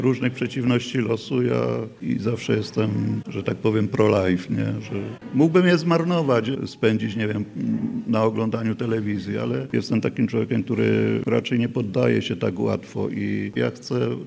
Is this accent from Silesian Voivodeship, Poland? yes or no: yes; Silesian Voivodeship, Poland; Mogę powiedzieć, że jestem góralem, mieszkam w Beskidzie Żywieckim.